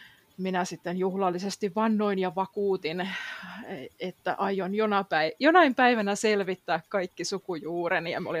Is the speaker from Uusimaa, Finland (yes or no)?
no; Imatra, South Karelia, Finland; Mä oon 16-vuotiaana aloittanut tai lähtenyt silloin mukaan silloisessa kotikaupungissani Imatralla.